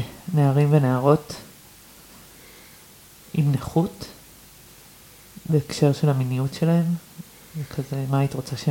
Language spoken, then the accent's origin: Hebrew; Ra'anana, Central District, Israel; אני גדלתי ברעננה. אני ילדה עירונית. אז אני גם בתוכי מחזיקה את הגם וגם, אני גם עכבר העיר וגם עכבר הכפר, okay. אני מאוד נהנית לבוא לפה לתל אביב, אבל אני גרה במדבר כבר 13 שנה